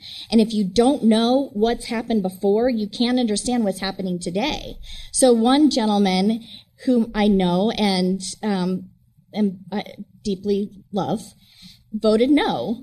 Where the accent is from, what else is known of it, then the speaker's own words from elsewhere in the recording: Emmett, Idaho, United States; And I'm from Gem County, Emmett.